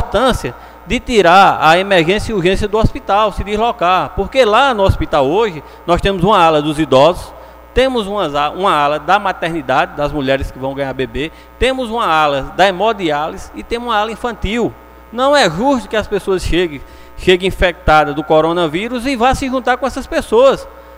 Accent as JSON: {"language": "Portuguese", "town": "Araripina", "region": "Pernambuco", "country": "Brazil", "said": "Nós que temos familiares aqui, vários familiares, amigos, somos daqui de Araripina"}